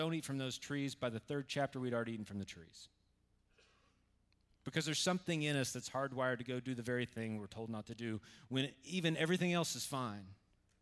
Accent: United States; My biggest story is not that I'm American, though there are parts of that that I'm very proud of and parts that I'm not.

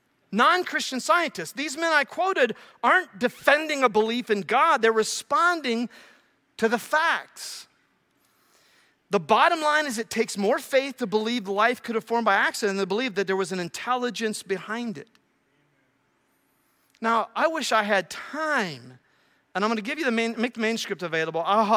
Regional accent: Newark, Ohio, United States; I'm from Newark, Ohio, so this really appeals to me.

